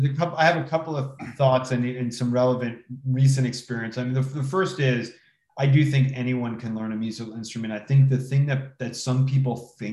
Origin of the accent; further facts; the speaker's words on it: East Coast, United States; I'm from the East Coast. We were living on the West Coast.